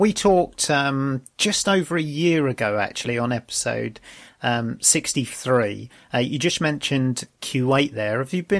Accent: London, United Kingdom; I'm a Londoner from many decades ago, and it's just full of skyscrapers now.

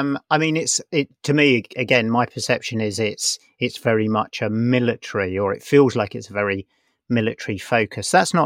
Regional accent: United Kingdom; I don't know if it's because I'm British and it's here

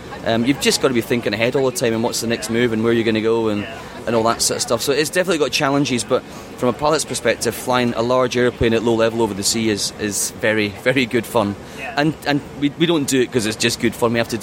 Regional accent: United Kingdom; Quite a joy to be afforded that opportunity as a British person flying a US Navy aeroplane

